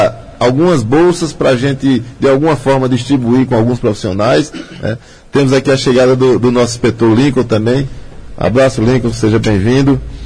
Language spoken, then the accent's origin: Portuguese; Araripina, Pernambuco, Brazil; Araripina está sendo a primeira, não é porque é minha terra simplesmente